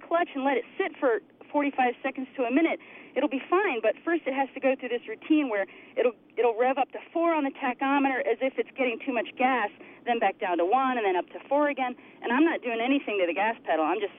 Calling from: Oregon, United States; Well, I'm calling from a stump and a clear cut in the Umatilla National Forest in Oregon.

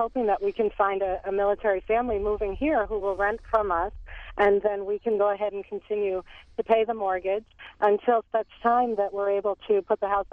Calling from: San Antonio, Texas, United States; Good morning. I am calling from San Antonio.

